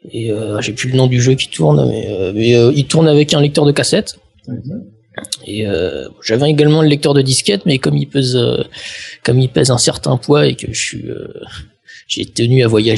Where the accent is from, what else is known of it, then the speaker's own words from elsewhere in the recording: Segré, Pays de la Loire, France; je viens de Segré.